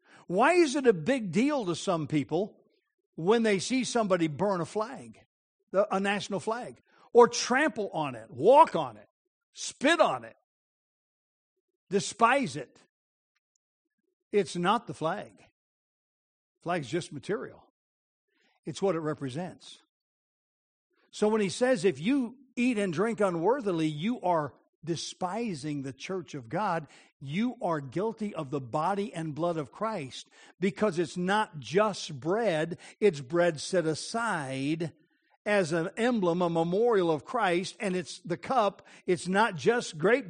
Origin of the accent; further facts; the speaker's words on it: United States; now in Canada; I'm from the United States of America. I still am a citizen of the United States of America. Don't hate me for it. I just still am. But I've lived in Canada longer than I lived in the United States.